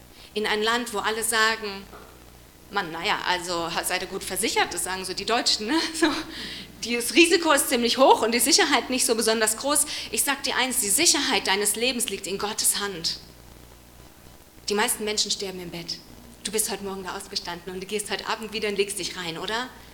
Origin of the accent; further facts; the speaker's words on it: Haiti; ich komme aus Haiti, ich weiß, wie es ist, in tausend verschiedene Fettnäpfchen zu treten.